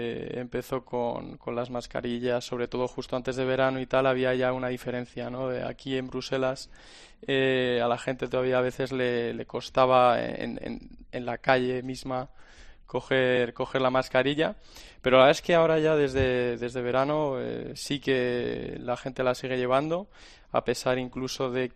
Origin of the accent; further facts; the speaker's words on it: Madrid, Community of Madrid, Spain; now in Brussels, Belgium; Yo soy de Madrid.